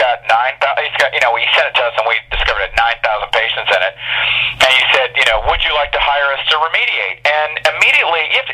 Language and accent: English; Detroit, Michigan, United States; because I'm 53, and, you know, I was raised in Detroit by two people that were police officers when they met.